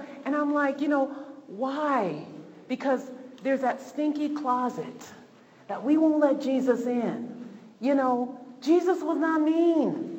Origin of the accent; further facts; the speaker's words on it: New York, United States; You know, I should say in Colorado, man, I'm from New York, but man, you guys got all kind of stuff.